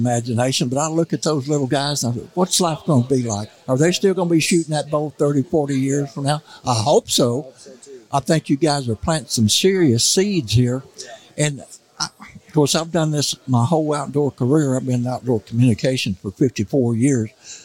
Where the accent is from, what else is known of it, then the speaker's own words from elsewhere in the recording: Missouri, United States; I come from the Missouri Boot Hill. And, of course, born in 49 and all we had was rabbits and squirrels and coons to hunt, you know.